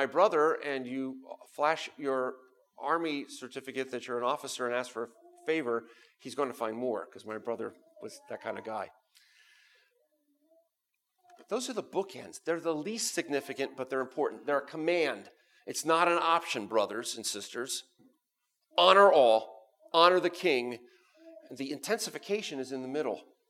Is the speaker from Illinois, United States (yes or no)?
no; Pennsylvania, United States; I had to learn for this because I grew up in Pennsylvania